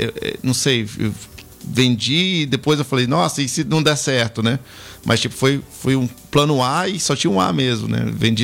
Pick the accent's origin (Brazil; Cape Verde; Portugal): Brazil; Bahia; na Bahia, né? Que é de onde eu nasci, sou originalmente.